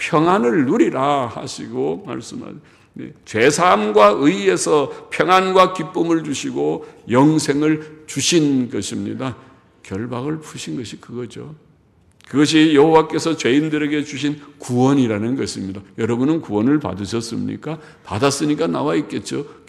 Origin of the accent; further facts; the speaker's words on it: Gyeonggi Province, South Korea; 서울 딱 경기도, 전 경기도 사람이니까 경기도에서 서울 딱 진입하면